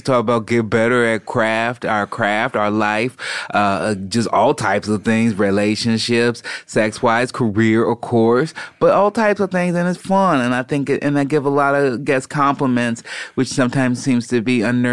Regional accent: Chicago, Illinois, United States; especially either growing up in Chicago or when I started comedy

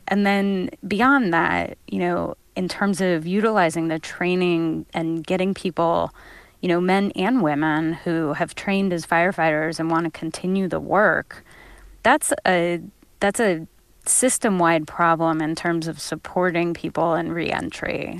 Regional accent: Oakland, California, United States; born there; I was born in Oakland, and it was shocking to see homes in the Bay Area leveled, the ground blackened.

